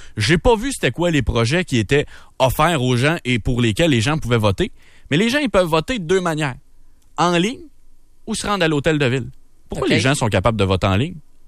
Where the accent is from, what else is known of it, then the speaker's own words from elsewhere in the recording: Quebec, Canada; je suis originaire de la Mauricie